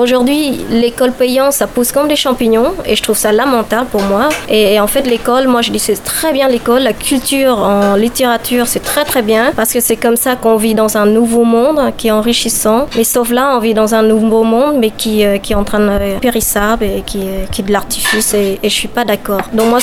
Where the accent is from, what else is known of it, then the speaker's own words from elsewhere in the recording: Cambodia; now in France; c'est le fait que j'ai quitté le Cambodge, il y avait la guerre.